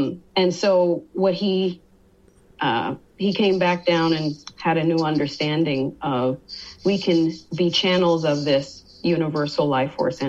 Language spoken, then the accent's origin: English; Detroit, Michigan, United States; I'm from Detroit. My family has a legacy there.